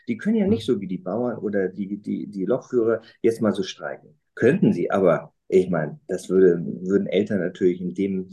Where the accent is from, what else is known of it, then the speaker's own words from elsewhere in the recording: Hamburg, Germany; als Hamburger sind wir, sage ich mal, sowieso im großen Vorteil